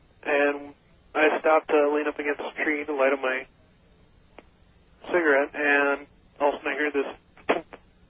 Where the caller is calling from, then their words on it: Janesville, Wisconsin, United States; Janesville, Wisconsin.